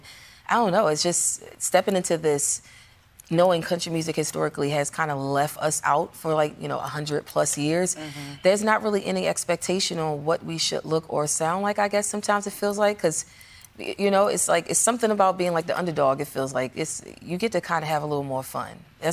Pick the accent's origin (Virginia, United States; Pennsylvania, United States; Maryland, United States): Maryland, United States; Baltimore; I'm also black. I'm from Baltimore. You know, my grandparents are from the South, but my family moved to Baltimore.